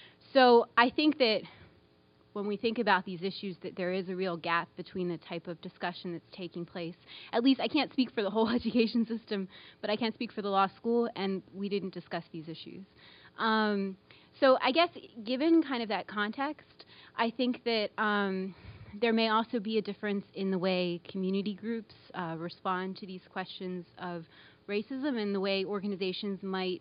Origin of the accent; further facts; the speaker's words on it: United States; I'm American. I went to school in public school all the way through college in the United States.